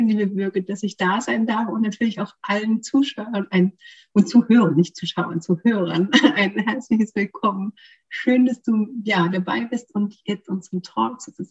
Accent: Saxony, Germany; moved away as an adult; now in Austria; lebe im wunderschönen Oberösterreich seit 2007. Aber wie du vielleicht hörst, bin ich gebürtige Deutsche, komme ursprünglich, mein Herz ist in Sachsen im Erzgebirge geboren. Also sechs Schräden kann ich auch. genau, und mich hat damals die Arbeit hierher verschlagen.

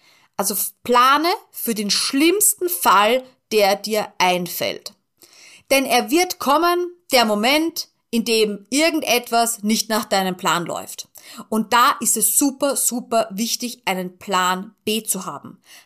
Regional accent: Austria; ich komme aus Österreich

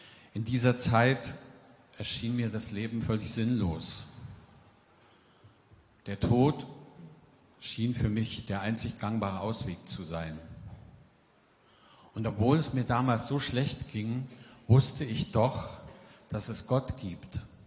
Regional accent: Saxony, Germany; Ich bin seit 30 Jahren Teil dieser Gemeinde und ich bin aufgewachsen im Erzgebirge.

